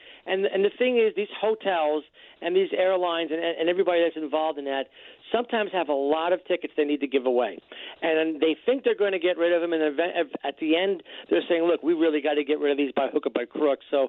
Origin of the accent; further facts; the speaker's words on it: New York, United States; I'm from the New York area.